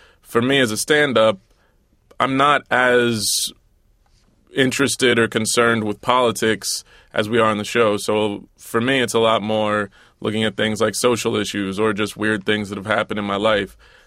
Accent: Southern United States, United States; I'm a man. I'm black. I'm from the South.

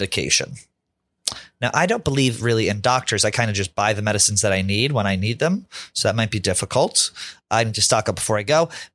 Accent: Massachusetts, United States; I'm from Massachusetts.

